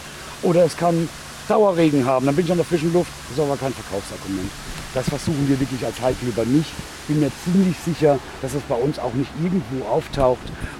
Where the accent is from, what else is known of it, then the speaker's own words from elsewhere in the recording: Ketsch, Baden-Württemberg, Germany; Nee, ich komme aus der Nähe von Mannheim, Heidelberg, genau dazwischen. Das kleine Dorf nennt man Ketsch.